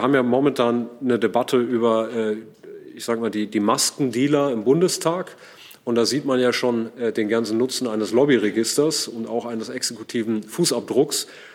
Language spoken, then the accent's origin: German; Hamburg, Germany; der ehemalige Bürgermeister aus meiner Heimatstadt, Ole von Beust